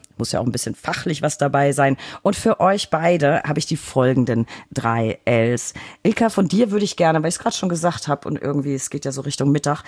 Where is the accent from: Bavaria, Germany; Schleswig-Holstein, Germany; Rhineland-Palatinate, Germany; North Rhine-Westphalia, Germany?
Bavaria, Germany; Ich komme auch aus Franken ursprünglich.